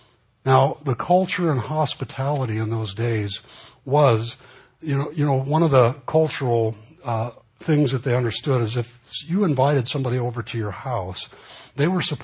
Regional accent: Los Angeles, California, United States; And I know growing up in the Los Angeles, East LA area, you can tell pretty much when you crossed a line into a bad neighborhood.

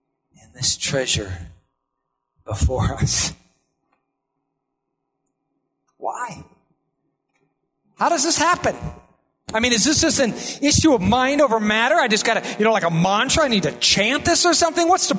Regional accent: Iowa, United States; I'm from Iowa, and mostly down there that we didn't have as many lakes. We just had, like, farm ponds, and so we'd fish out there.

